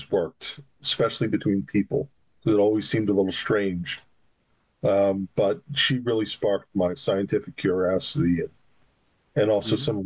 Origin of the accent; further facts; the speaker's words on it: Pennsville, New Jersey, United States; Deep South Jersey, Pennsville, exit one on the turnpike, one sister.